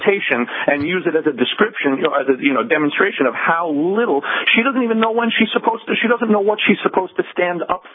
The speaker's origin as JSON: {"language": "English", "town": "Cincinnati", "region": "Ohio", "country": "United States", "said": "From Ohio originally, Cincinnati."}